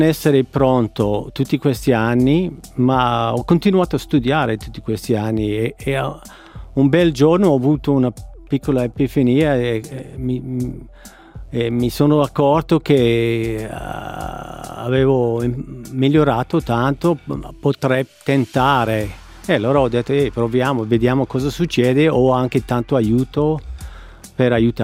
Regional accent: Ohio, United States; Italian is a second language; now in Switzerland; sono tanti anni che sono qua, però ho sempre l'accento che traspare. Sono americano d'origine.

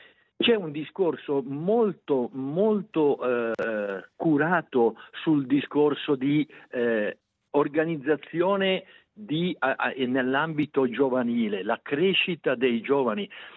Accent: Varese, Lombardy, Italy; now in Switzerland; Sono italiano, vivo in Ticino da 54 anni, sono di Varese, per cui dire, fuori dalla porta, no?

